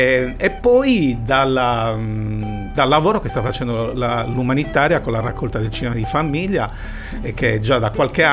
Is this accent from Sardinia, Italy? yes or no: yes; Cagliari, Sardinia, Italy; Io personalmente, essendo cagliaritano, mi sono reso conto che il cagliaritano